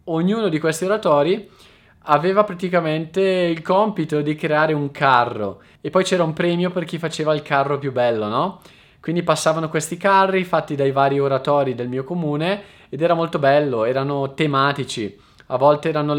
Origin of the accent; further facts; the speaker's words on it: Concesio, Lombardy, Italy; anche nel mio paesino a Concesio, che è un comune della provincia di Brescia, quando ero piccolo andavo ad assistere al carnevale